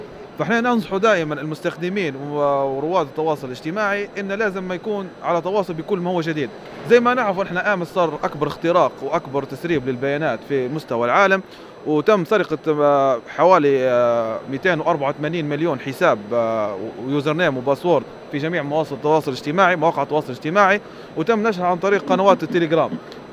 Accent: Libya; ونحن لما نجوا كليبيين

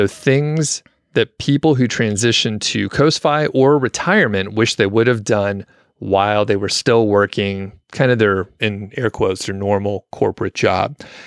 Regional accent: the South, United States; Some other people from the South, like I'm originally from the South

